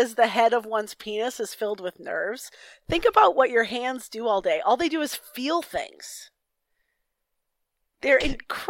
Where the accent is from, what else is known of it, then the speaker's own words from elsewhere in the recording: Massachusetts, United States; accent: Massachusetts; It's one of the few remnants of my Massachusetts accent.